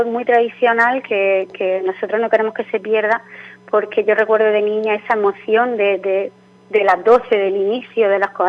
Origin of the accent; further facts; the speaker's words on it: Turre, Andalusia, Spain; soy de Turre, soy muy turrera y para mí la feria...